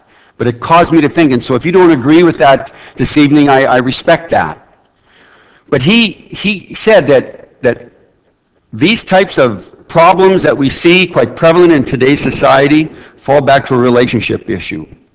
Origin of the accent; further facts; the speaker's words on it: Saskatoon, Saskatchewan, Canada; I'm from Saskatoon, Saskatchewan.